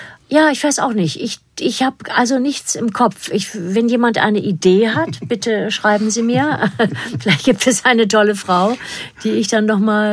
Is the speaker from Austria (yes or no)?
no; Germany; accent: German; dann kommt mein deutscher Akzent auch mehr raus im Englischen.